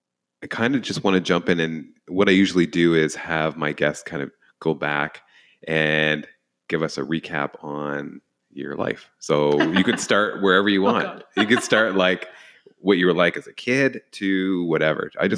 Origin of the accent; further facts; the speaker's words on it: Scarborough, Ontario, Canada; born there; Yeah, I was born in Scarborough.